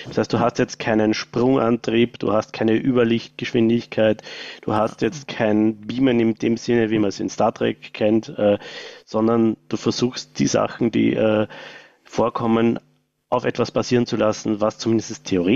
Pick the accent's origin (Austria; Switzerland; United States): Austria; Ja, wie man hört, bin ich aus Österreich.